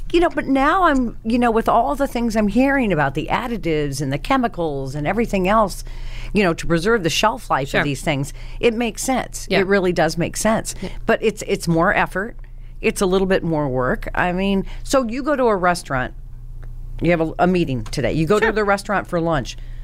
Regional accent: Iowa, United States; also born or lived in Colorado; I mean, I grew up in Iowa and Colorado, four kids, didn't have a lot of money.

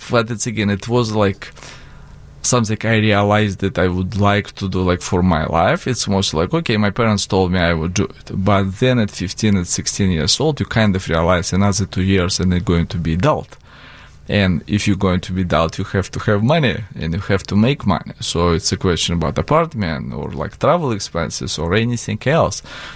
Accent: Moscow, Russia; In Moscow.

